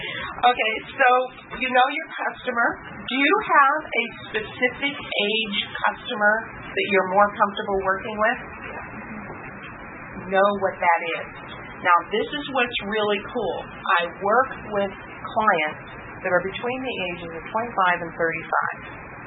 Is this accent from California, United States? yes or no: yes; San Ramon, California, United States; Like coming here and speaking to a group of realtors when I'm from San Ramon and I'm supposed to be in Oakland